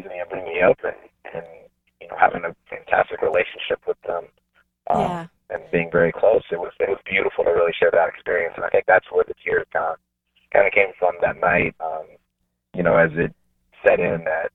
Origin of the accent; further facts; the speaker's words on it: Orlando, Florida, United States; And growing up in Orlando, Florida, during Derek Thomas's heyday in Kansas City